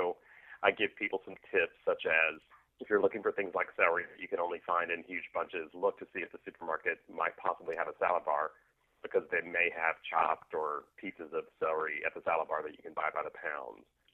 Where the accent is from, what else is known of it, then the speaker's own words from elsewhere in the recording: Texas, United States; So I'm from West Texas, so there are a lot of Southwestern flavors that show up in the book.